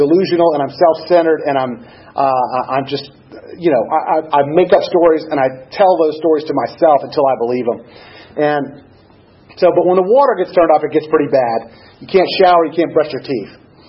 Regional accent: Tampa, Florida, United States; I grew up in Tampa, and I ended up in Gainesville, Florida, which is not a good town for an up-and-coming alcoholic.

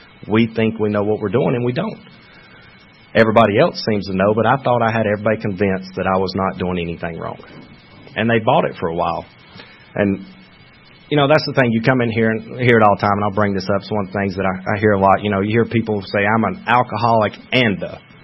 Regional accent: Georgia, United States; no, I'm from Georgia. I don't want no help from you.

